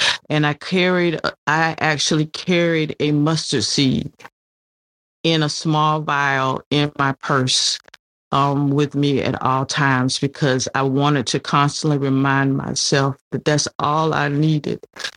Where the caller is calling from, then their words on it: Roswell, Georgia, United States; I'm here from Roswell, Georgia, northern suburbs of Atlanta.